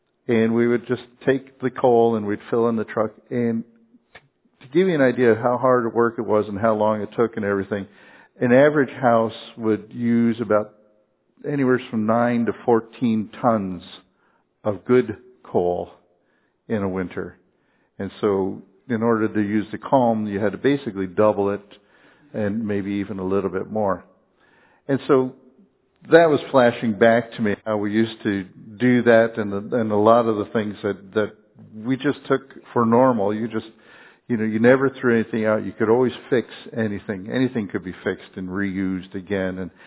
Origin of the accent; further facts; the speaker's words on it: Carbondale, Pennsylvania, United States; brings back all sorts of memories of things we used to do as kids together there, growing up in Carbondale, Pennsylvania.